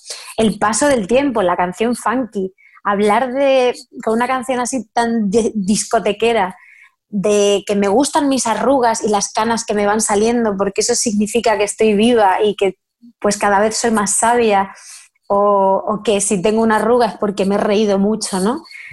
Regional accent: Albacete, Castilla-La Mancha, Spain; nací en Albacete, es la Castilla-La Mancha, la tierra del Quijote, está en el centro de España.

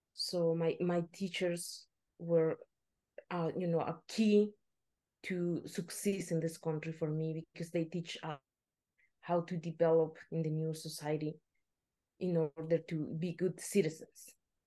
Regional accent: Chicago, Illinois, United States; love the city of Chicago. It's my hometown, so

